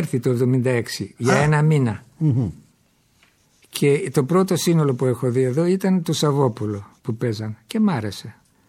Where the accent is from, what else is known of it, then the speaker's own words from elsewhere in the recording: Langadas, Central Macedonia, Greece; Γιατί η καταγωγή μου είναι από το Λαγκαδά.